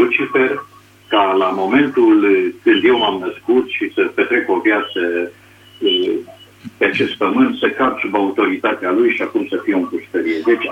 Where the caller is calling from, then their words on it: Orăștie, Hunedoara County, Romania; sunt din Oreștie